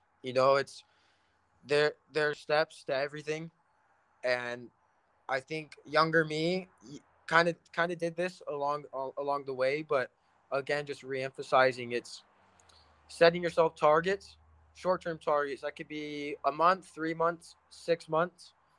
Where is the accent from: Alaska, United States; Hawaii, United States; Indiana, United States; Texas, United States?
Texas, United States; Keller; I grew up in the Fort Worth, Keller area, so that's a solid drive to Frisco